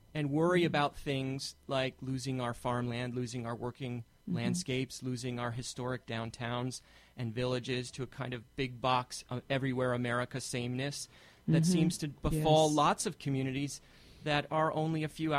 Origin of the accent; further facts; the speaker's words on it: Hudson, New York, United States; And I'm a local guy. I went to Hudson High School. I was born here in Hudson, just up on the hill in Columbia Memorial. Went to Hudson High School here and worked my way through the public school system here